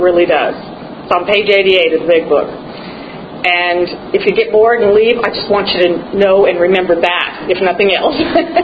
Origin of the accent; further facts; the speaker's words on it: Hardin, Montana, United States; back to where I grew up in Hardin, Montana for several years. A couple of times we lived there. Dad being a cowboy meant we moved around to ranch to ranch to ranch